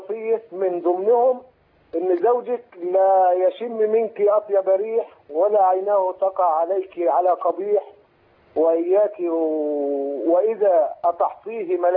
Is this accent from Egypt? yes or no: yes; Egypt; moved away as an adult; now in Saudi Arabia; أنا مصري ومقيم في السعودية بدالي من 18 سنة تزوجت وجيت السعودية